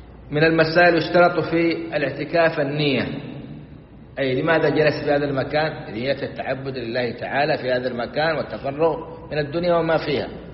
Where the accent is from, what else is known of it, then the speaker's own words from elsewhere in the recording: Saudi Arabia; الآن في تنظيف المساجد عندنا في السعودية والحمد لله